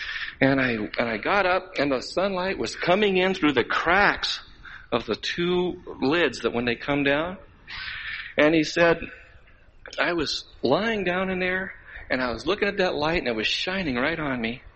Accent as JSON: {"language": "English", "town": "Tacoma", "region": "Washington", "country": "United States", "said": "Well, you know, one time I used to be a salesman in Tacoma, Washington. That's where I'm from. I'm from Tacoma, Washington."}